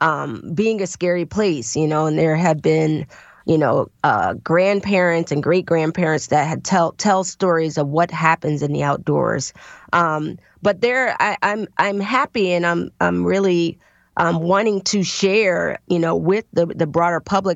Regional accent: Jersey City, New Jersey, United States; growing up in Jersey City, New Jersey.

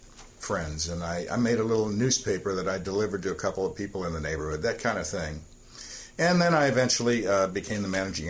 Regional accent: St. Louis, Missouri, United States; I grew up in the St. Louis area, and I'm from that generation that grew up on TV.

